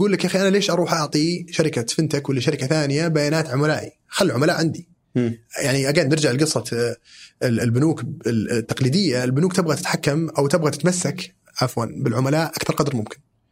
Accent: Saudi Arabia; عندنا في السعوديه

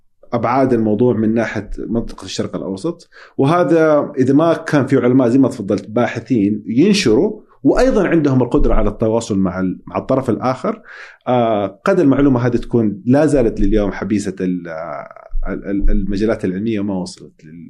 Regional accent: Saudi Arabia; هل هي موجودة عندنا في السعودية

